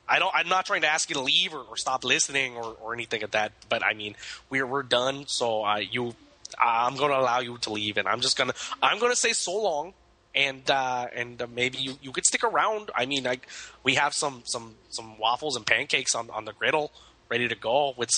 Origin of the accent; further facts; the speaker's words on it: California, United States; You'll never know I'm from California.